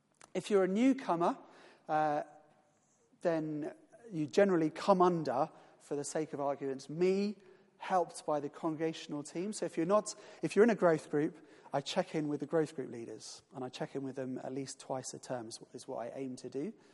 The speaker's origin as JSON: {"language": "English", "country": "United Kingdom", "said": "we as British people are very good at saying, oh yes, tell me what you need and I'll help."}